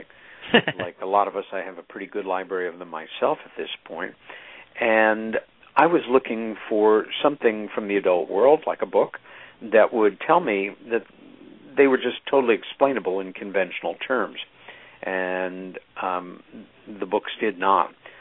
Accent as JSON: {"language": "English", "town": "Long Island", "region": "New York", "country": "United States", "tie": "born or raised there", "said": "It was a memory of playing on the front lawn of the house that I grew up in on Long Island with my sister Helen."}